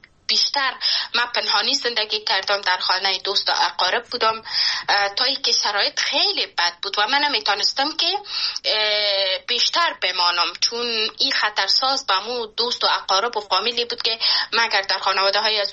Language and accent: Persian; Panjshir, Afghanistan; born there; نتانستم که به پنجشیر برم و جایی که من زادگاهم است